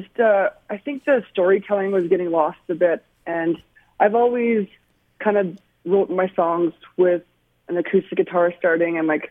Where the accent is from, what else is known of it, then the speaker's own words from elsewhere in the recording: Fort McMurray, Alberta, Canada; also born or lived in Saskatchewan; I was born in Saskatchewan, actually, but grew up mostly around Alberta, mostly in Fort McMurray.